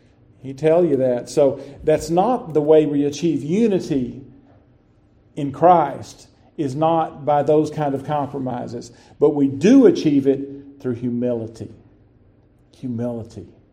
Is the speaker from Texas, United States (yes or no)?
yes; Lubbock, Texas, United States; As I grew up in the Southern Baptist Convention in First Baptist Church, Lubbock, Texas. I grew up in that church, large Southern Baptist church.